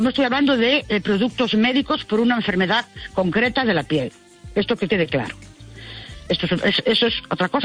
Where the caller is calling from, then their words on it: Ourense, Galicia, Spain; de Ourense.